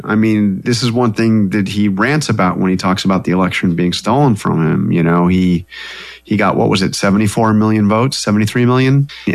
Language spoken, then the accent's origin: English; United States; I'm an American.